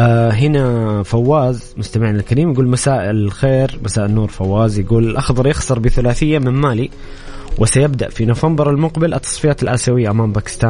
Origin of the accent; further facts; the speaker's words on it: Saudi Arabia; أمامنا كأس آسيا وطموحنا كبير كسعودية